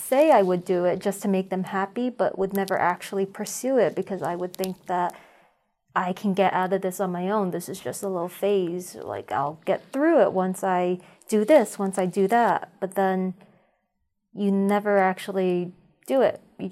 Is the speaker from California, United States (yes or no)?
yes; California, United States; also born or lived in Missouri / Massachusetts / Connecticut / Rhode Island; So I was born in Missouri, raised in California, and then sent with my grandma and then sent back over to my parents.